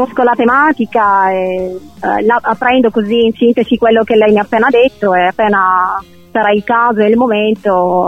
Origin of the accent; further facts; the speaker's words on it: Alcamo, Sicily, Italy; rientrare nella mia terra di origine, cioè nella Sicilia, perché sono originaria di Alcamo